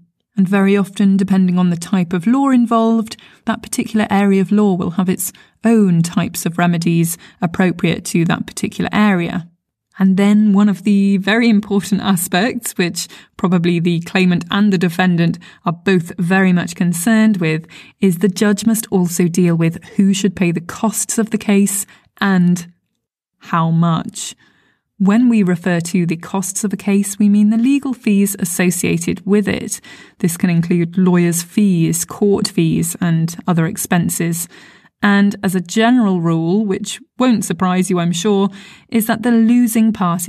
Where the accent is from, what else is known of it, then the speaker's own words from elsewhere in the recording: United Kingdom; I am British, of course.